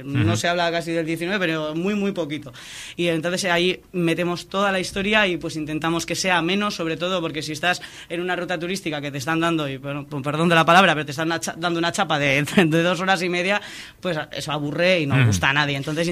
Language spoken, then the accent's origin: Spanish; Pamplona, Navarre, Spain; Yo soy pamplonesa.